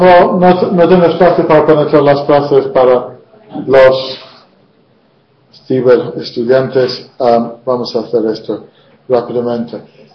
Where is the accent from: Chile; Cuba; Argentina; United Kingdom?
United Kingdom; England; Spanish is a second language; Soy inglés.